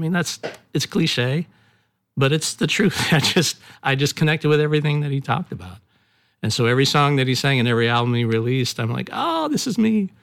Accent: Pacific Northwest, United States; Yeah, well, I'm a Northwest boy, born and bred. So I'm, very natural, mountains, water, all of that.

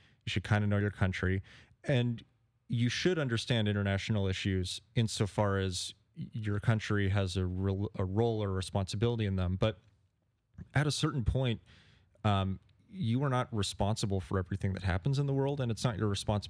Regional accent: Federal Way, Washington, United States; now in Vashon, United States; So I grew up in Federal Way, and I was working there recently until I came out here.

